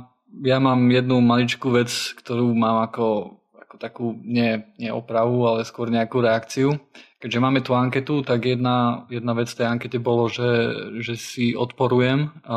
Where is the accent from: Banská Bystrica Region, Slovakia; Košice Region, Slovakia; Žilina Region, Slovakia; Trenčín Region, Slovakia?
Košice Region, Slovakia; Rožňava; now in Bratislava, Slovakia; ja pochádzam z Rošňavy a bývam v Bratislave